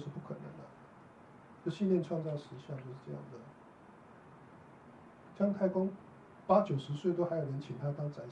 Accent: Taiwan; moved away as an adult; now in United States; 我从台湾来美国

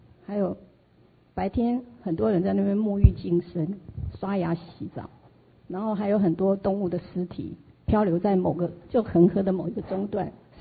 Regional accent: Taiwan; 就是我们台湾人去到那边肯定是会害怕的

